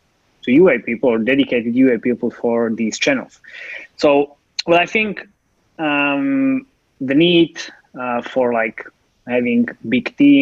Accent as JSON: {"language": "English", "country": "Slovakia", "second_language": "English", "said": "I'm from Slovakia and I'm based here."}